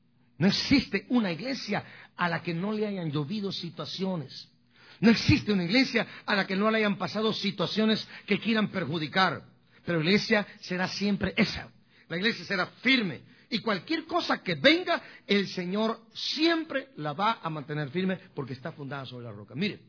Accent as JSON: {"language": "Spanish", "country": "Guatemala", "tie": "born or raised there", "said": "Hay un río allá en mi pueblo que se llama Motagua. Y el río Motagua agarra tres departamentos."}